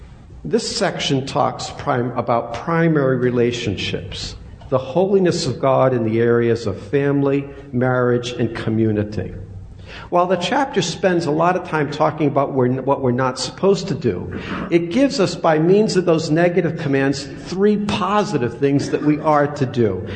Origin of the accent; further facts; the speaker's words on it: Mystic, Connecticut, United States; For example, I'm from Mystic.